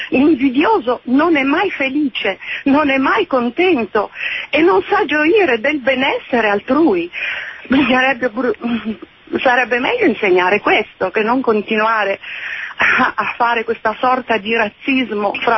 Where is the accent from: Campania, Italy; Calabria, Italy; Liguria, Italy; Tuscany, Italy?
Liguria, Italy; now in Parma, Italy; Io sono ligure. Però telefono da Parma, ecco.